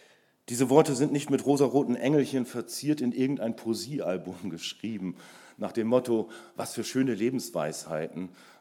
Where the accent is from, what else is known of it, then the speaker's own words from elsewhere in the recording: Lower Saxony, Germany; Ich stelle mich kurz vor. Ich komme aus der Lüneburger Heide.